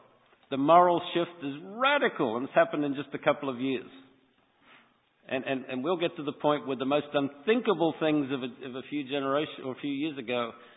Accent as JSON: {"language": "English", "country": "Australia", "moved": "yes", "lives_now": "United States", "said": "I'm from Australia originally, and when I go back there, they talk that way."}